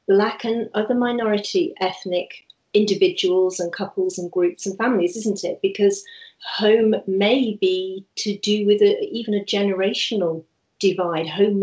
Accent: Liverpool, North West England, United Kingdom; now in London, United Kingdom; I'm a Scouser living in London. Even though I've lived in London far more than I lived in Liverpool, you know, more than half my life now, definitely have an attachment.

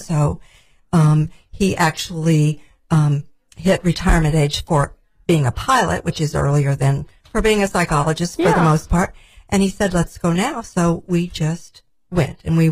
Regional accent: Midwest, United States; Well, you should know that I grew up in the Midwest on a farm, and so that's really part of my background.

